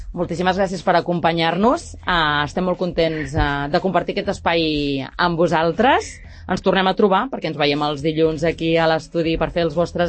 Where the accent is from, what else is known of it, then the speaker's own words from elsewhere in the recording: Catalonia, Spain; jo soc empordanesa, amb parella gironina